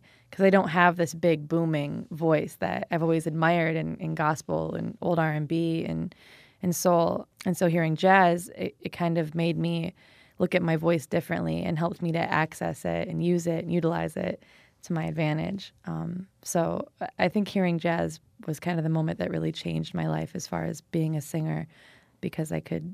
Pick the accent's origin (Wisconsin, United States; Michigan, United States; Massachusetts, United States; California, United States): Wisconsin, United States; Milwaukee; Milwaukee's my hometown, and a lot of people always call me a Chicago artist, but as much as I can, I try to represent Milwaukee because it's where I'm from.